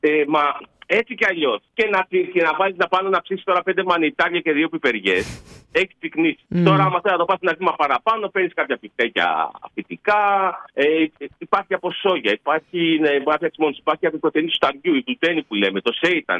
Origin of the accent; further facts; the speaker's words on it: Greece; Η κουζίνα μας από μόνη της, αν και το έχουμε ξεχάσει πλέον σαν Έλληνες, είναι από μόνη της 60% vegan.